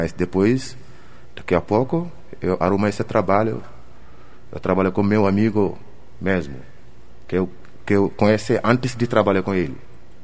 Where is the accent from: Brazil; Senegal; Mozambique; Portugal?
Senegal; Portuguese is a second language; Explica para ele, eu sou de Senegal.